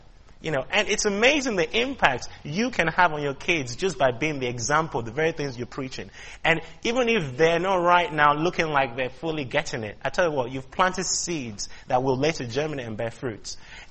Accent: Liberia; born there; I was born in Liberia because my dad was a missionary to Liberia, and my mom is from Ghana as well, and my dad is from Nigeria. So, you know, I kind of grew up in the church

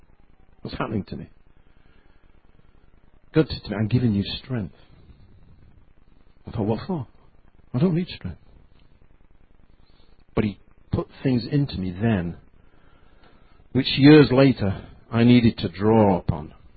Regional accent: England, United Kingdom; I'm quiet about me. You know, I'm a reserved guy. I'm English.

